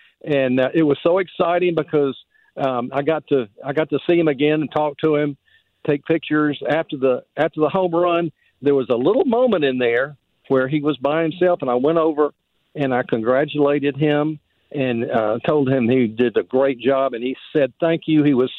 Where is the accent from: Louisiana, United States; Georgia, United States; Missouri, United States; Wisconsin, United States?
Georgia, United States; Atlanta; since I was from Atlanta, I definitely wanted to go.